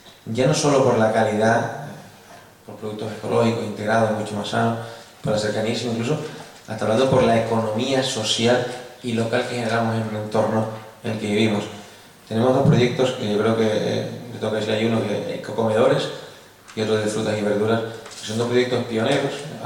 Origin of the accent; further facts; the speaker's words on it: Canary Islands, Spain; una región como la nuestra, como Canarias, una región ultraperiférica, fragmentada entre sí, en diferentes islas